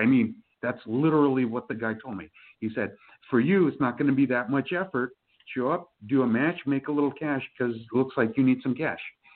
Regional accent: New York City, New York, United States; moved away as an adult; Like moving 1,000 miles away from home because I'm originally from New York City.

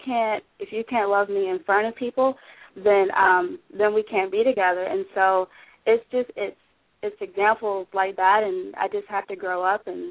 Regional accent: Virginia, United States; I'm from Virginia

